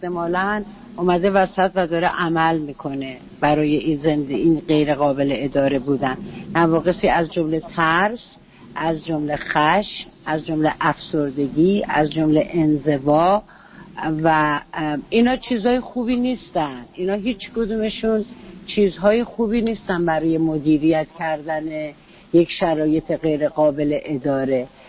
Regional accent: New Jersey, United States; من در نیوجرسی بزرگ شدم و در یک جای خیلی پستی، جای خیلی غیر خوبی بازی میکردم

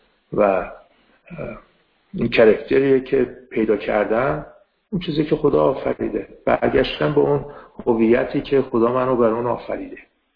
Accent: Iran; moved away; ولی به سال میلادی سال 78 من اومدم از ایران بیرون

